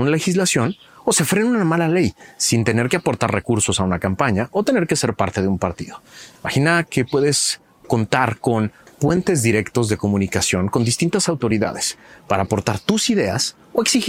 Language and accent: Spanish; Mexico; Somos los mexicanos que no creemos que podemos vivir diferente